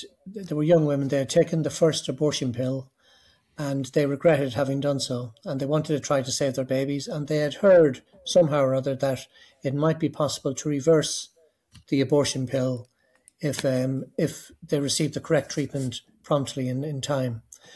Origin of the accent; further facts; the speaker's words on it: Ireland; now in United Kingdom; I'm an Irish doctor working in the UK in the north of England. I'm a member of the Catholic Medical Association